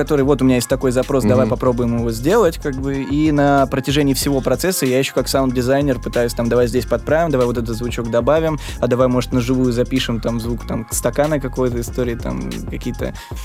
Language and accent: Russian; Moscow, Russia; also born or lived in Saint Petersburg; Родился в Питере, всю жизнь в Москве.